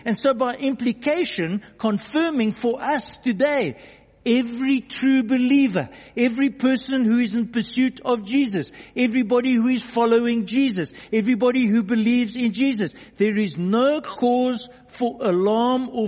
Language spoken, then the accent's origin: English; Johannesburg, Gauteng, South Africa; I grew up in Johannesburg, and because Johannesburg is literally hundreds of tunnels underneath of it, we frequently experienced earth tremors.